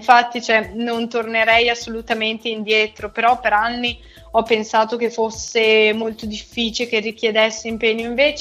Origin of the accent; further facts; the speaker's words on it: Soresina, Lombardy, Italy; now in Milan, Italy; ho 22 anni. Sono di Soresina, però attualmente vivo e lavoro a Milano.